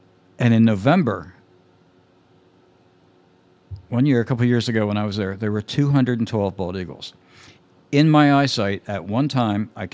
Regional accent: Clayton, Delaware, United States; I remember seeing one when I was about 8 years old. I grew up in Clayton, Delaware.

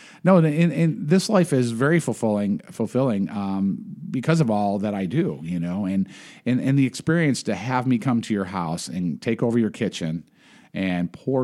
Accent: Buffalo, New York, United States; You know, I'm from Buffalo, like I said

